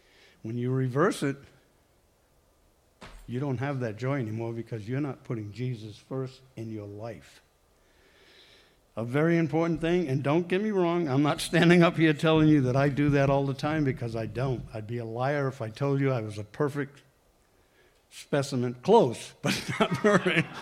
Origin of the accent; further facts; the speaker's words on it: Rehoboth, Massachusetts, United States; moved away; also born or lived in California; I grew up in Massachusetts, a town called Rehoboth, Mass., which is southwest of Boston, about 40 miles.